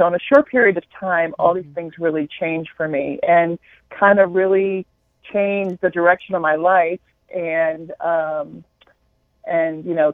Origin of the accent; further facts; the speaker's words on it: Connecticut, United States; I was raised in the Northeast. I'm originally from Connecticut, so a big Italian family.